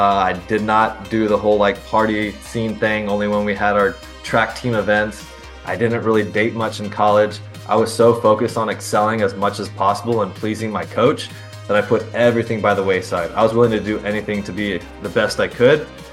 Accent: Brea, California, United States; So I am back in my hometown, so Brea Fullerton area in California.

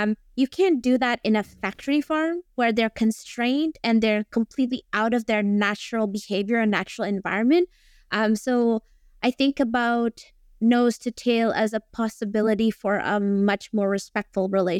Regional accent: Indonesia; English is a second language; now in Australia; So I come from Indonesia, where I'm used to kind of seeing the whole entire animal in traditional wet markets

